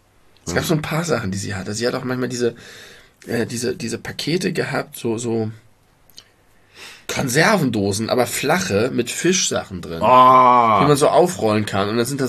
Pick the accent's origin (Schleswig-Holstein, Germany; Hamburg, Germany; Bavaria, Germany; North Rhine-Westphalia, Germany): Hamburg, Germany; man darf das nicht vergleichen als Hamburger